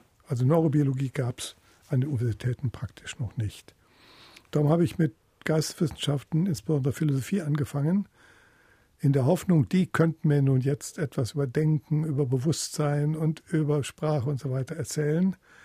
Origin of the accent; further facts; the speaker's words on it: Kassel, Hesse, Germany; also born or lived in Fulda; In Kassel bin ich aufgewachsen und Kassel und Fulda bin ich zur Schule gegangen.